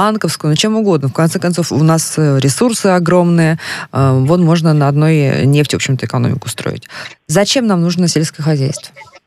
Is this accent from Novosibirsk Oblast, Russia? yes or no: yes; Novosibirsk, Novosibirsk Oblast, Russia; потому что я из Новосибирска